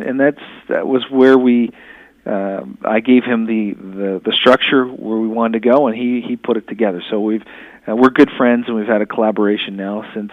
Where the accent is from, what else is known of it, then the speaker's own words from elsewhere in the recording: Toronto, Ontario, Canada; it's a great place to grow up, as I did. And I grew up in Toronto